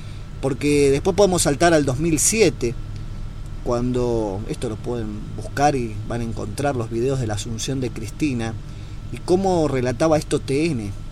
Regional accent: Bariloche, Río Negro, Argentina; En mi caso soy de Bariloche, soy de la Patagonia, entonces tenía un conocimiento previo de los Kirchner que tenemos los que vivimos allá en el sur, ¿no?

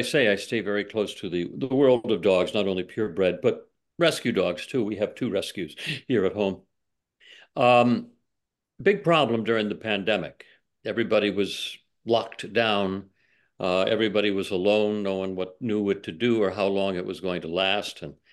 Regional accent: New England, United States; also born or lived in Maine; I was born in Maine and grew up my whole life in and around New England.

